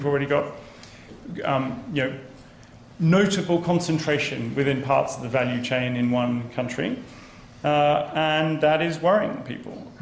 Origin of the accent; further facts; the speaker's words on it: Australia; now in United Kingdom; I'm Australian originally